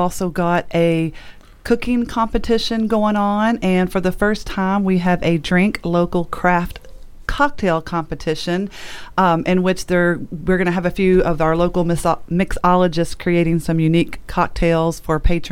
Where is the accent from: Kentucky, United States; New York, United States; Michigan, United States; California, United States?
Kentucky, United States; Bardstown; And I grew up in Bardstown, which is even more bourbon.